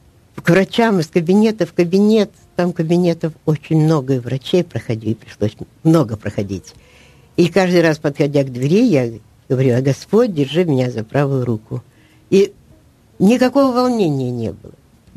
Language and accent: Ukrainian; Kyiv, Ukraine; Родилась в Києві, родилась в сім'ї віруючій. І, собственно говоря, з 6 лет, після того, як отримала хрещення, я з 6 лет з Богом.